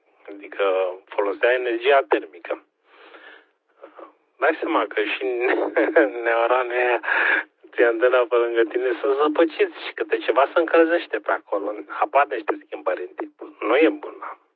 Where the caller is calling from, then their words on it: Bucharest, Romania; sunt pe repetorul din București, dar antena e deasupra capului meu la vreo 10 metri